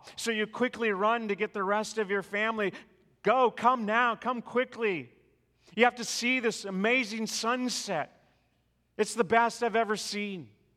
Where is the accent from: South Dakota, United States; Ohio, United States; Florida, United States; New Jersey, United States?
South Dakota, United States; Imagine you are in the Midwest, in a state like my home state of South Dakota, and you look out your window and you see a tornado.